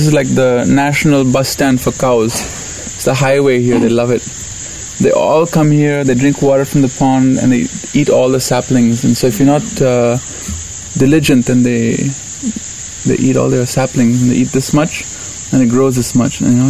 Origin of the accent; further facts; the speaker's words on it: Oroville, California, United States; And growing up in Oroville, from a barren piece of land to today, we were very, very in tune with the environment and growing up with the trees.